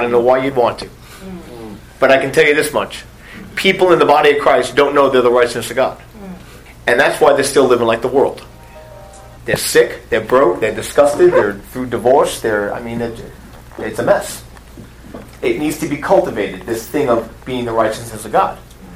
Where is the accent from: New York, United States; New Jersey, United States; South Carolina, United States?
New York, United States; And we're from New York, so pastors there are named Pastor Vinny, Pastor Rocco, Pastor Tony, Pastor Mike.